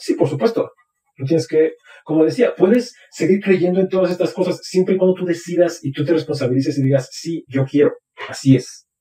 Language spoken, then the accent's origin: Spanish; Mexico; soy un hombre mexicano de 34 años, soy psicólogo, vivo en el centro, tengo cierta clase social